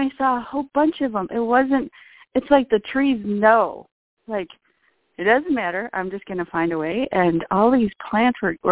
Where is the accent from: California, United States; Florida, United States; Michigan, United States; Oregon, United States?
Michigan, United States; Holland; I'm from Holland, Michigan.